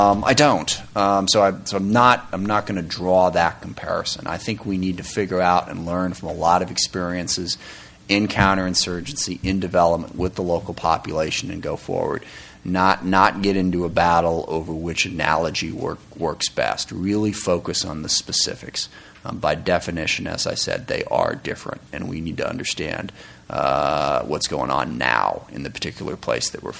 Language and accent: English; Seattle, Washington, United States; I mean, I'm from Seattle, Washington.